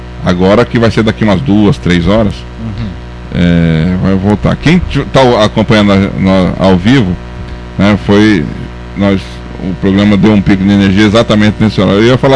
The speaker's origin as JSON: {"language": "Portuguese", "town": "Santos", "region": "São Paulo", "country": "Brazil", "said": "Você sabe que eu vim de Santos."}